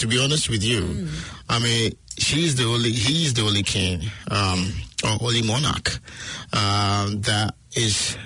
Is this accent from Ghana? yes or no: yes; Ghana; I'm originally from Ghana.